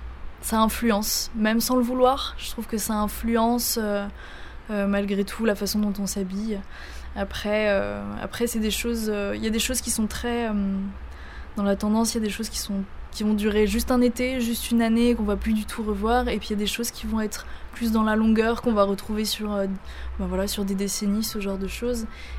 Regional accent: Auvergne-Rhône-Alpes, France; J'ai grandi aussi dans le Vercors, donc il y a quand même cet aspect de nature qui est présent.

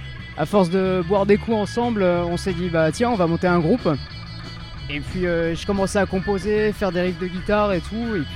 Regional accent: Grenoble, Auvergne-Rhône-Alpes, France; On vient de Grenoble et on en fait depuis 2011.

